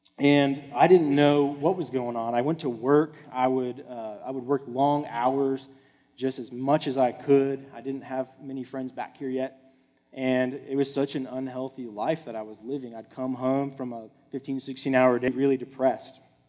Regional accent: Midland, United States; So I was born and raised here in Midland. I love Midland.

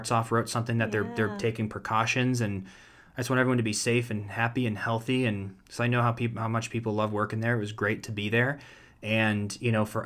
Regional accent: Ashtabula, Ohio, United States; You would know I'm from Ashtabula, how old I am, I played baseball.

